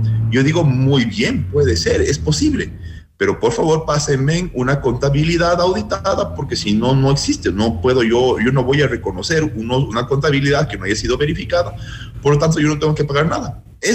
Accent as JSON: {"language": "Spanish", "country": "Ecuador", "said": "yo como ciudadano ecuatoriano que soy, que lucho contra la corrupción"}